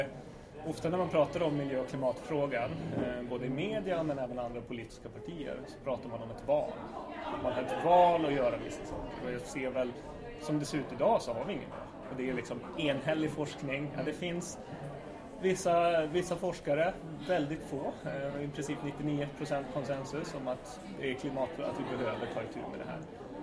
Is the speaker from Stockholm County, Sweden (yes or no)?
no; Boden, Norrbotten County, Sweden; jag är 32 år gammal, ursprungligen från Boden uppe i norra Sverige